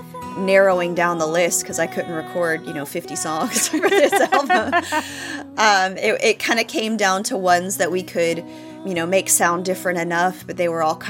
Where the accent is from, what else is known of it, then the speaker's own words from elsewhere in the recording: Bible Belt, United States; You know, I grew up in the Bible Belt, and I still live in the Bible Belt.